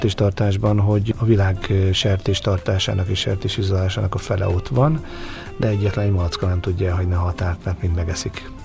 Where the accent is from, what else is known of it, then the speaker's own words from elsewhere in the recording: Baja, Bács-Kiskun, Hungary; 2004 óta vagyok ott bajaiként, úgyhogy elég sokat ingázok, mondhatnám azt, hogy szinte minden nap Vásárhely és Baja között